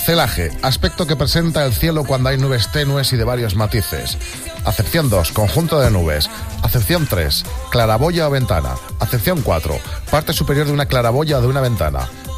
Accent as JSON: {"language": "Spanish", "town": "Alginet", "region": "Valencian Community", "country": "Spain", "said": "Buenos días, compañeros. … de Alginet."}